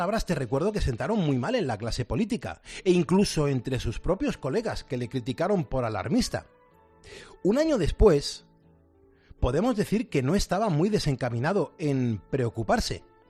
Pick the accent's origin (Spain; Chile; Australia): Spain; como españoles, nos estamos muy orgullosos de él.